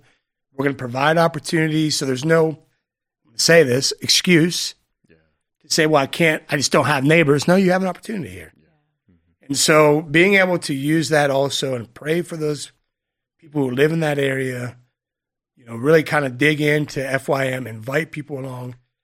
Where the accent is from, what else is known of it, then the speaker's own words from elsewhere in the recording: Tyrone, United States; I grew up in Tyrone, native Tyronian, blue collar, hard nosed, right?